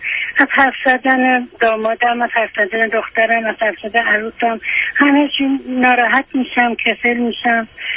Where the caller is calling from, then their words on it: Chicago, Illinois, United States; من از شیکاگو تلفن